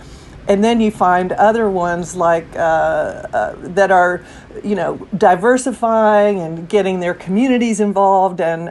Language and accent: English; Lubbock, Texas, United States; I'm from Lubbock, Texas